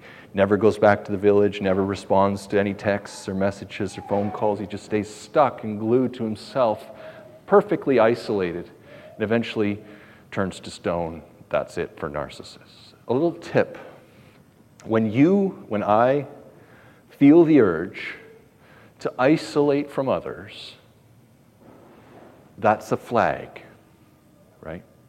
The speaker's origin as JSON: {"language": "English", "region": "Ontario", "country": "Canada", "said": "Personally, I'm from Ontario, as you know."}